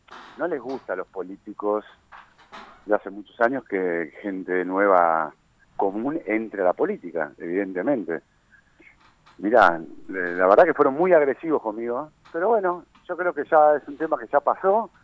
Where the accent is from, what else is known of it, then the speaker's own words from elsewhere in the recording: Morón, Buenos Aires Province, Argentina; yo nací en Morón, estudié mi primaria, secundaria, en la Facultad de Morón me recibí y tengo mi oficina a la vuelta del municipio.